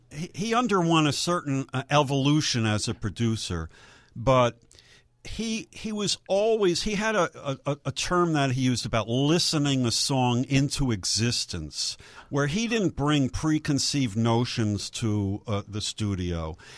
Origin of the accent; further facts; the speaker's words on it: New York, United States; accent: New York; My New York accent is T-O-U-R-I-N-G, touring